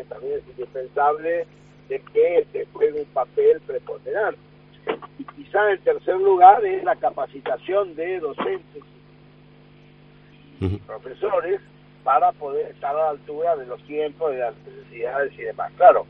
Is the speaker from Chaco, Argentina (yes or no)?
yes; Resistencia, Chaco, Argentina; Nosotros acá en el Chaco, yo soy de Resistencia